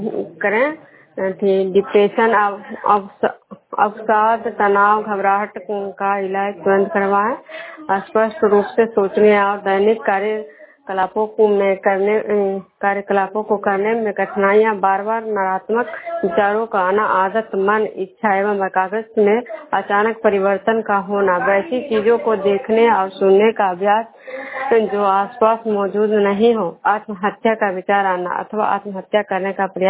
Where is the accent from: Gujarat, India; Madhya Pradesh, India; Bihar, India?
Bihar, India; Vishnupur; विष्णुपुर ग्राम सगरा पंचायत नालंदा जिला नगरनसा प्रखंड के निवासी हूँ।